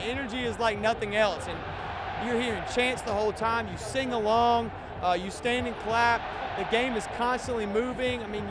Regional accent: Watkinsville, Georgia, United States; I'm from Watkinsville, Georgia, right outside of Athens, and I've been playing soccer my whole life and a season ticket holder for Atlanta United.

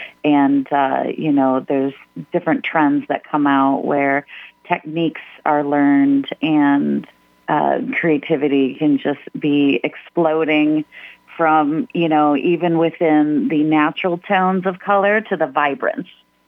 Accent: Ypsilanti, Michigan, United States; I've been hanging out in Ypsilanti for like 20-something years. So I'm very happy to be in my hometown.

